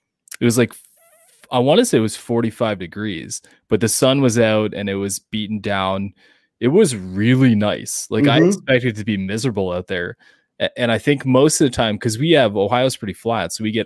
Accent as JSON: {"language": "English", "region": "Ontario", "country": "Canada", "said": "I'm an importer from Ontario"}